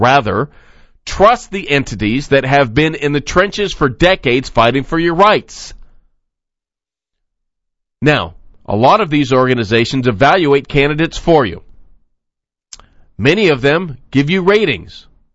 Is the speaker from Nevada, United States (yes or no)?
yes; Nevada, United States; right here in my home state of Nevada